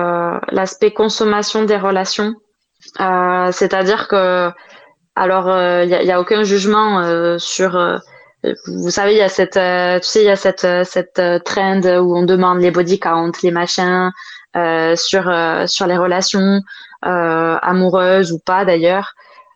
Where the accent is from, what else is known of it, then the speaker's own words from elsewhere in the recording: France; je suis française, j'ai cette chanson